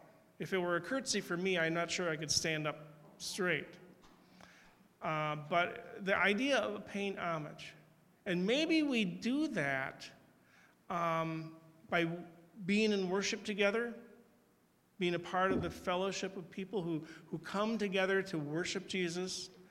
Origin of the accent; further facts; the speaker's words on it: United States; I was struck, and that's because I'm an American, I guess.